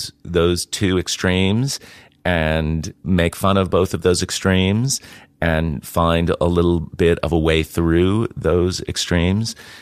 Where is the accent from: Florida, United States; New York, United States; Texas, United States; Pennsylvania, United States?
Pennsylvania, United States; Mountain Top; also born or lived in New Jersey; now in United Kingdom; I'm American, and I grew up in America. I was born in New Jersey, of all places, and mostly kind of grew up in Pennsylvania.